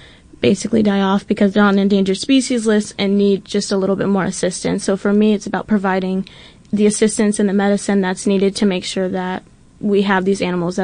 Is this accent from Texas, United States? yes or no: yes; Texas, United States; I'm from Texas, and the State Fair of Texas is a huge thing.